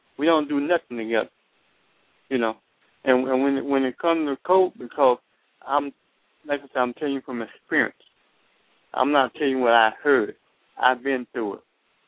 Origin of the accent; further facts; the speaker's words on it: the South, United States; but see, white people, and I'm from the South, and white folks going to always be white folks.